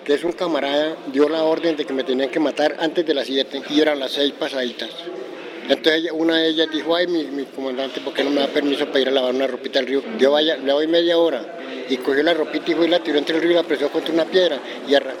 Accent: Roncesvalles, Tolima, Colombia; Yo vine de Roncesvalles, Tolima

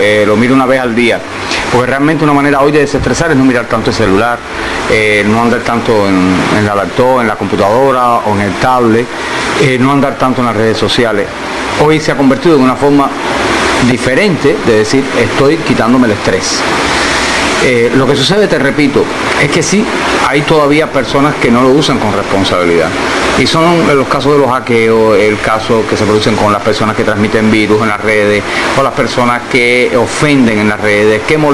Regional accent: Cuba; de lo que somos los cubanos, de lo que significa Cuba

